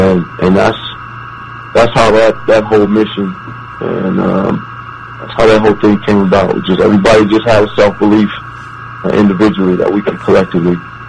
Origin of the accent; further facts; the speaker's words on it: Oakland, California, United States; I'm actually from Oakland. I'm born and raised.